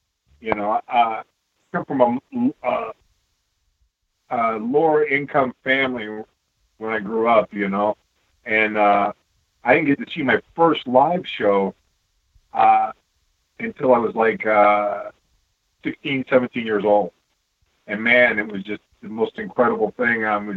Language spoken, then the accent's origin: English; Miami, Florida, United States; I was born and raised in Miami, and we have championship wrestling from Florida here.